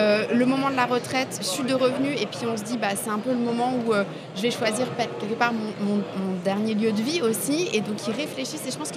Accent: Paris, Île-de-France, France; alors moi je suis parisienne et en région parisienne

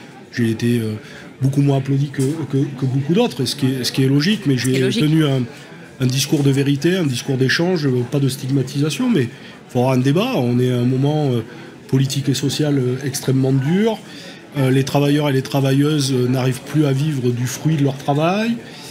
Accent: Bordeaux, Nouvelle-Aquitaine, France; je sillonne beaucoup la France, je suis bordelais d'origine.

